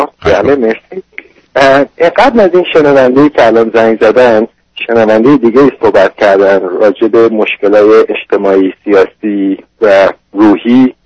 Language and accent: Persian; Iran; به عنوان یه ایرانی آزادی خواه